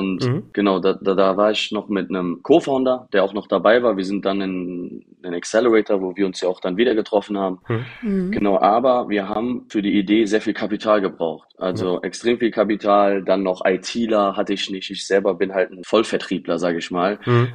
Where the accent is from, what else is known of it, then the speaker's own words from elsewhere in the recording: Cologne, North Rhine-Westphalia, Germany; ich komme aus Köln. Ich wohne auch in Köln, leider ziehe ich bald nach Düsseldorf